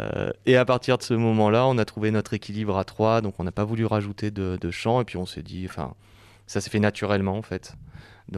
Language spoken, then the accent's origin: French; Clermont-Ferrand, Auvergne-Rhône-Alpes, France; On vient de Clermont-Ferrand